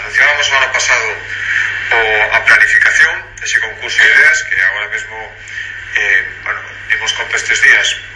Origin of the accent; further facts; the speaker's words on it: Pontevedra, Galicia, Spain; o que penso sobre quen preside a Xunta de Galicia como pontevedrés